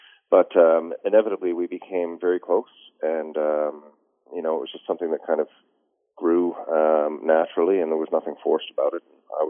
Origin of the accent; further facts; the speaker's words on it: Newfoundland and Labrador, Canada; I would be excommunicated as a Newfoundlander